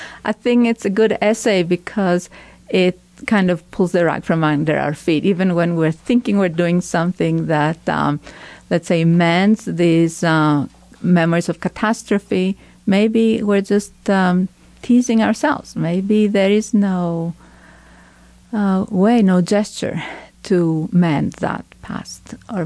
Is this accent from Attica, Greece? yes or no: no; Thessaloniki, Central Macedonia, Greece; And I grew up in Thessaloniki, which was mostly inhabited by immigrants from Turkey.